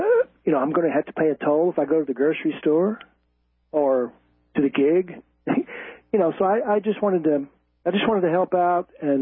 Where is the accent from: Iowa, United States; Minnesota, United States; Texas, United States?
Texas, United States; born there; Well, you know, I was born here in Texas, and I came down here. I started coming down here when I was a teenager in Austin